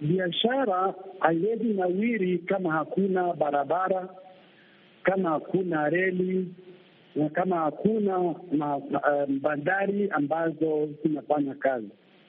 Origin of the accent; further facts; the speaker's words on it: Kenya; Mimi ni Mkenya, sahii ninaongea nikiwa Kenya.